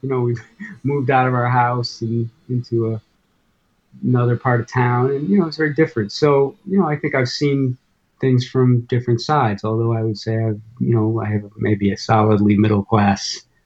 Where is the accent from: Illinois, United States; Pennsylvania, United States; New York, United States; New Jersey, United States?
Illinois, United States; Chicago; Anyway, myself, I grew up in Chicago.